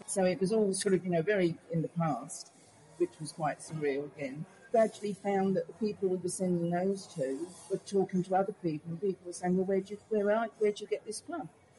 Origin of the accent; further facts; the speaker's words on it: London, United Kingdom; I'm a Londoner. I was born in London Markets, and you can blag your way through anything in London Markets.